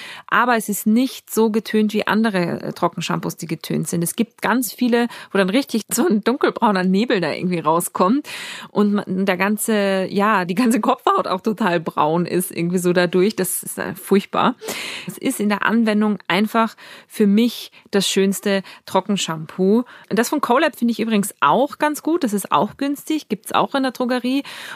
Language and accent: German; Austria; Eine Sprachnachricht aus meiner Heimat. Liebe Grüße, liebe Jacqueline nach Österreich